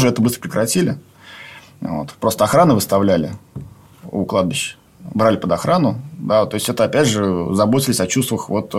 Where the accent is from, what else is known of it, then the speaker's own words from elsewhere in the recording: Volga region, Russia; Я сам местный волжанин.